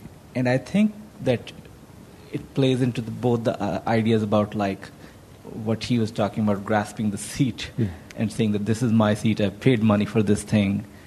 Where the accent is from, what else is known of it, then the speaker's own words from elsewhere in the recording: India; moved away; I grew up in India, and something I noticed growing up was that it's a really populated country